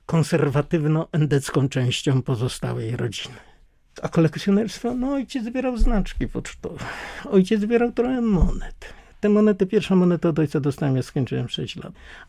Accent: Greater Poland Voivodeship, Poland; Chyba należałoby zacząć od tego, że pochodzę z Wielkopolski.

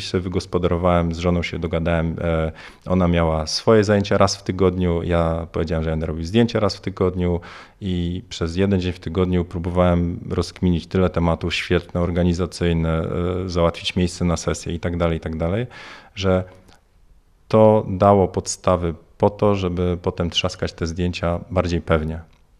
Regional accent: Warsaw, Masovian Voivodeship, Poland; also born or lived in Bydgoszcz; jestem z Warszawy

